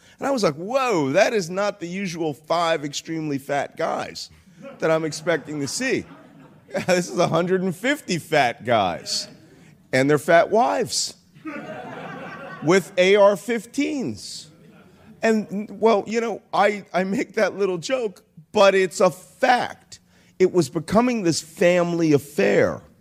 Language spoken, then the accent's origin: English; Philadelphia, Pennsylvania, United States; You know I'm from Philadelphia.